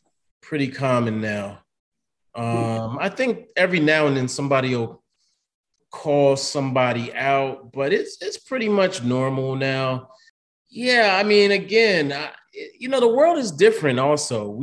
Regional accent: Delaware, United States; now in New York, United States; And for me, moving to New York from Delaware was an easy transition because I knew exactly what I was going to experience in Brooklyn

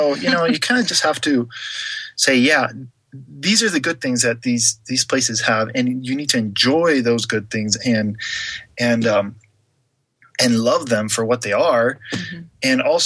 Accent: Costa Rica; I grew up in Costa Rica. I lived there for 20 years. My mom is actually a Costa Rican. So my dad is an American and my mom is a Costa Rican. So I'm kind of like a half and half.

